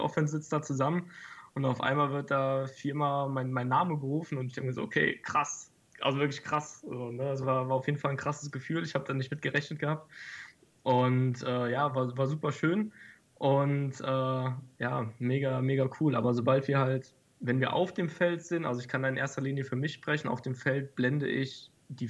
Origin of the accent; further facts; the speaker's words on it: Rhineland-Palatinate, Germany; ich komme aus Rheinland-Pfalz.